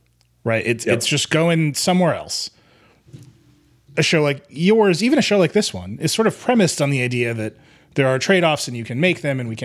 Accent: Wisconsin, United States; And saying Ron Johnson, the senator from my home state, should basically say it didn't happen.

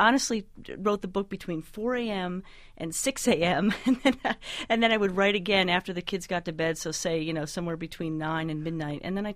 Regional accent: Highland, New York, United States; Oh, I grew up in a farm in upstate New York. I live on a 50-acre apple farm in a little town called Highland, New York, in the Hudson Valley area.

